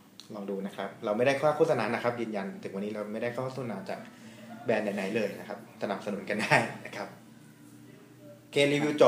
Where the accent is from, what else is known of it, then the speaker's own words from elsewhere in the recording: Nakhon Pathom, Thailand; บ้านผมเนี่ยเป็นทำการเกษตรบ้านผมอยู่นครปฐมการเกษตรผมก็คือส้มโอนะเป็นของที่ขึ้นชื่อจังหวัดนครปฐม